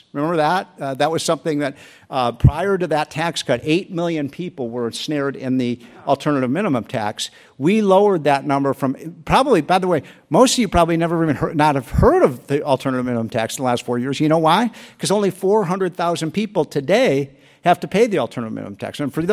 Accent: Illinois, United States; people who live in New York and my home state of Illinois and California?

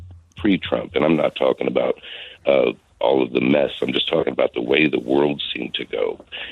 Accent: United States; now in Ireland; Personally, I'm from the United States. I've been in Ireland for now 20 years.

